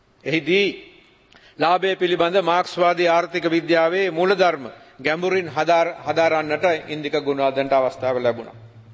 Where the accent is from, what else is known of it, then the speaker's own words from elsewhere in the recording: Kandy, Central Province, Sri Lanka; මහනුවර උඩිස්පත්තුවේ තමයි මගේ උපන් ගම, හැදිවැටුණු ගම.